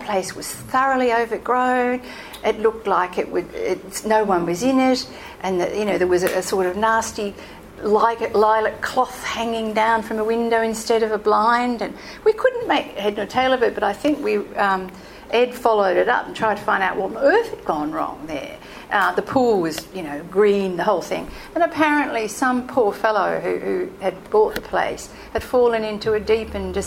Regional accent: Melbourne, Victoria, Australia; I come from Melbourne, please

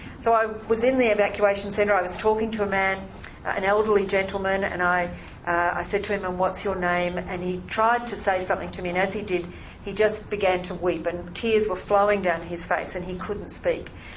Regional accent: Queensland, Australia; I do note that in my home state of Queensland

